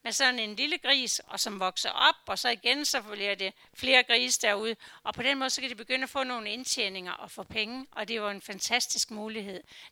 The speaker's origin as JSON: {"language": "Danish", "town": "Frederikshavn", "region": "North Denmark Region", "country": "Denmark", "said": "Jeg har aldrig kommet fra landet. Jeg kommer fra Frederikshavn med fisk og vand og så videre. Jeg har aldrig boet på en gård."}